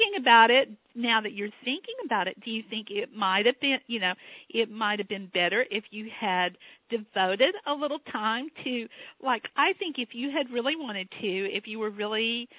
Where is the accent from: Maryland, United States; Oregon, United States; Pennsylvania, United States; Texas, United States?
Texas, United States; accent: Southern; What I love about it is I grew up in Texas, so I have a tiny bit. I have just a teeny tiny bit of a Southern accent that remains that people sometimes hear.